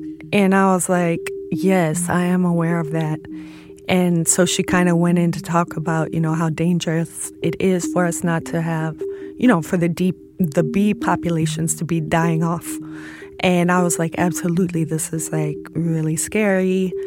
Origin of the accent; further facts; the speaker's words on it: Chicago, Illinois, United States; I'm from Chicago, Illinois, and I'm a dancer, choreographer, teacher, and activist.